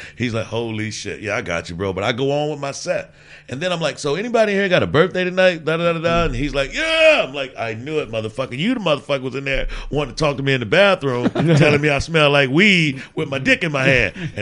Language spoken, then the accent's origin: English; Mississippi, United States; from Mississippi. I'm country. I know people with accents.